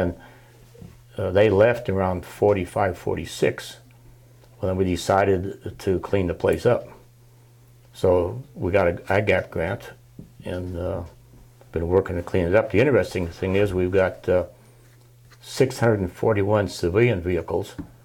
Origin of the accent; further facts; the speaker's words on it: Montana, United States; I was born and raised in Montana and joined the military in high school.